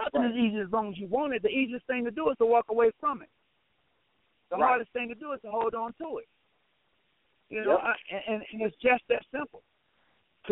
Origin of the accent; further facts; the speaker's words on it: Mississippi, United States; I'm from Mississippi originally. So I go back once a year every year.